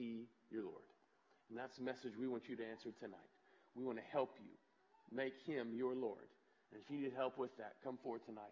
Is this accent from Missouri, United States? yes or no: yes; Missouri, United States; born there; I was born in Missouri.